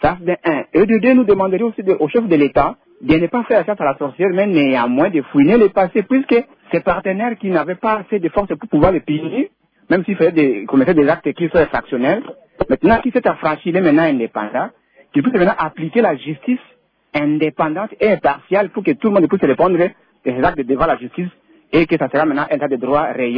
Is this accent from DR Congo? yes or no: yes; Mbali, Bas-Uélé, DR Congo; Je viens de Mbali à partir de Bazuélé, à chefferie de Baye.